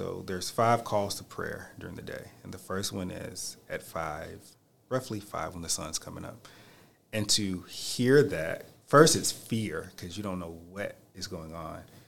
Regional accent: United States; where are you from? The U.S. Oh, you must be doing something with education. Yeah, how do you know that? You Americans, that's what you guys are here for.

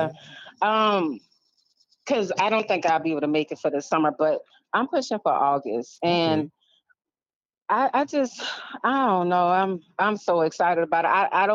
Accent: Charleston, South Carolina, United States; But yes, I love growing up in Charleston, listening to the radio.

